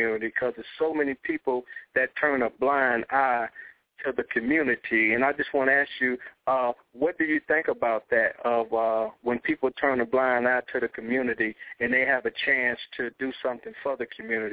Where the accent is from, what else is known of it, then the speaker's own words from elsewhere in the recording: Detroit, Michigan, United States; Well, I'm from Detroit, but my